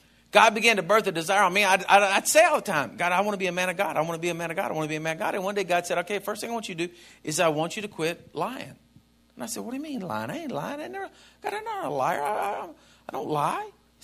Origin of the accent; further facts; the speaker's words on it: Texas, United States; I'm from Texas. Everything's always bigger.